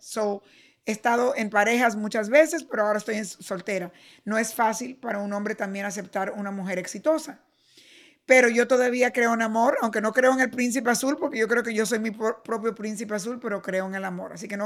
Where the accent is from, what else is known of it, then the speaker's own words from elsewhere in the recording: Cuba; born there; moved away; yo soy una inmigrante, que no nací en este país, nací en Cuba y vine aquí.